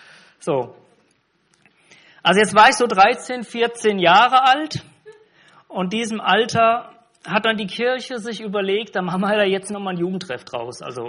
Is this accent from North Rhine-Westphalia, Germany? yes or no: no; Ahlbach, Hesse, Germany; gab es samstagsabends einen Gottesdienst und sonntagsmorgens bei uns in Ahlbach